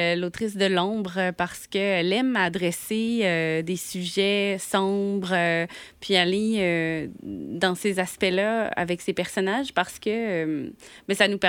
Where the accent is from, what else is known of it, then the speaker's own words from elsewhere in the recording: Cowansville, Quebec, Canada; moi aussi, je suis native de la Montérégie.